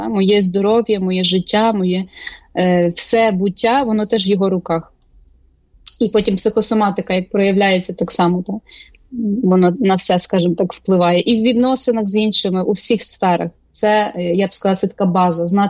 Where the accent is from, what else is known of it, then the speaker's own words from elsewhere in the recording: Chernivtsi, Vinnytsia Oblast, Ukraine; я зростала в Вінницькій області, в село, навіть село міського типу Чернівці, малі такі.